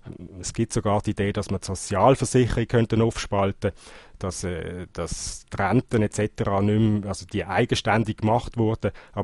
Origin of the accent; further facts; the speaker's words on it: Switzerland; now in Belgium; als Schweizer Journalist